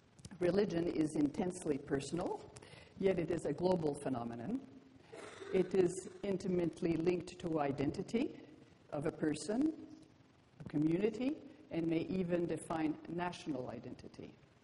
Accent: Canada; I'm just a Canadian Foreign Service officer who's been around for 40 years.

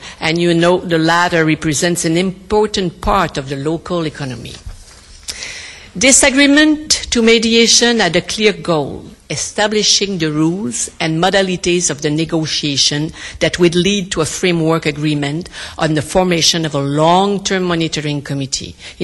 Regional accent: Quebec, Canada; I come from Gaspésie, and Port Daniel is in Gaspésie.

